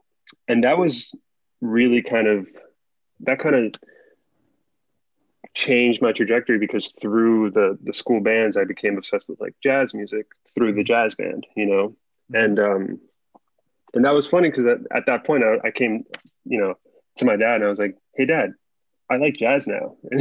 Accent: Coral Springs, Florida, United States; I grew up in Coral Springs, so it was like

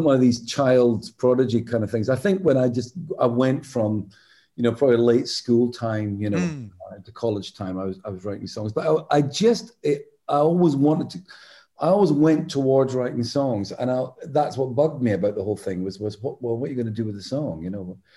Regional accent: Dundee, Scotland, United Kingdom; also born or lived in Glasgow; I was from Dundee, just 80 miles up the road.

